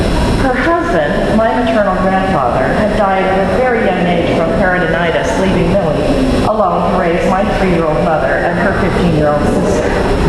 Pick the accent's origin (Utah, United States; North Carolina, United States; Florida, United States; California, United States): Utah, United States; Salt Lake City; Growing up in Salt Lake in the early 1960s and the late 1950s